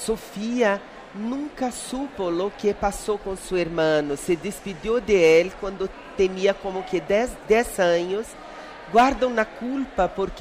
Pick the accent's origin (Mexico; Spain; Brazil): Brazil; Ouro Preto, Minas Gerais; Spanish is a second language; Yo soy de Ouro Preto, Minas Gerais